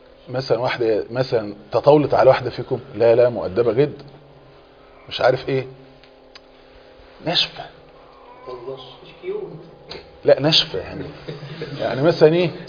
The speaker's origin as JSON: {"language": "Arabic", "country": "Egypt", "said": "وبالنسبه لنا احنا كمصريين"}